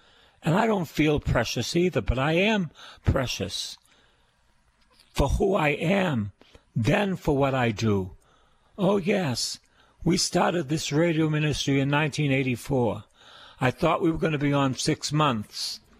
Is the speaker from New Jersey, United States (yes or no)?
no; Boston, Massachusetts, United States; Anyway, I'm a Bostonian, and I am preaching to people in Phoenix, Arizona